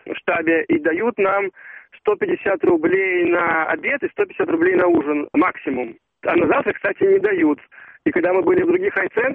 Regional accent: Moscow, Russia; Нет, мы из Москвы.

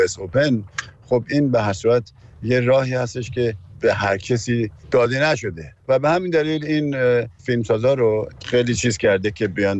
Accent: Tehran, Tehran Province, Iran; منم تو اونجا به دنیا آمدم و از همونجا بزرگ شدم و شروع کردم به راه رفتن

